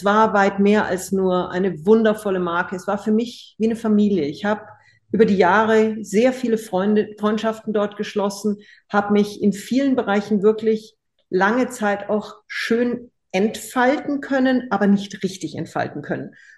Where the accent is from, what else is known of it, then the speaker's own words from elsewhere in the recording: Munich, Bavaria, Germany; Ich komme aus München